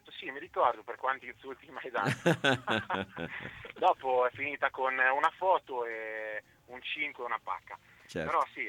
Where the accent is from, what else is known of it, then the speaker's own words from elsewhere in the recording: Ancona, Marche, Italy; essendo anconetano doc.